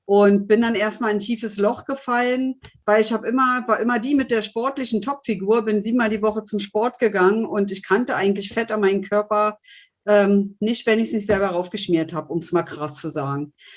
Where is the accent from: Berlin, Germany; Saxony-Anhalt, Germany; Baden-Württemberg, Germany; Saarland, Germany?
Berlin, Germany; bin 49 Jahre jung und komme eigentlich aus Berlin. Durch einen dummen Zufall oder durch einen wunderschönen Zufall, kann man ja auch sagen, bin ich in der Schweiz gelandet, in Zürich, also nahe bei Zürich jetzt, da wohne ich am längsten.